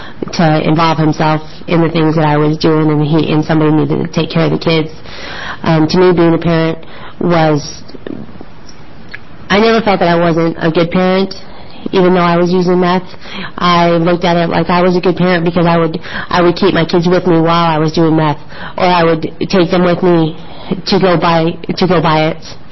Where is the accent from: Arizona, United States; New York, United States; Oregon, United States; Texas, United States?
Oregon, United States; Mount Angel; I grew up in Mount Angel, Oregon, and went to high school there, graduated.